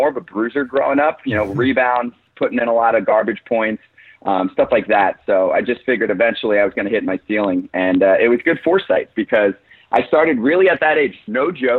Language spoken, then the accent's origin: English; Warren, New Jersey, United States; I grew up in Warren, New Jersey